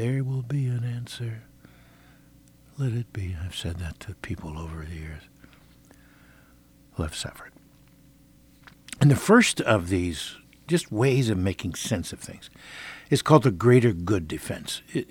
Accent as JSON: {"language": "English", "region": "Midwest", "country": "United States", "said": "I mean, I love the United States. But I guess I'm a Midwesterner, so I'm glad to be back."}